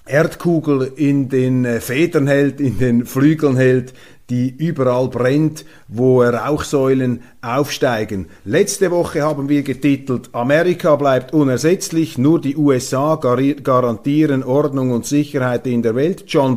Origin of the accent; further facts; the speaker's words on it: Switzerland; Eine Nachricht aus der Südschweiz, aus dem Tessin, die ebenfalls aufrüttelt und die mich als Schweizer mit einem Schamgefühl erfüllt.